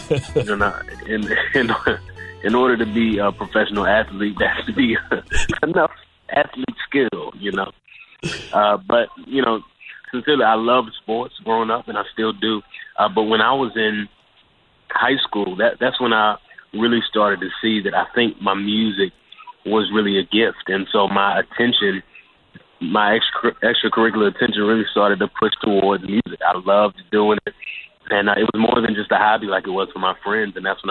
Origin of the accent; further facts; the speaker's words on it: Dallas, Texas, United States; Well, I grew up in Dallas, Texas, where really everybody is a professing Christian.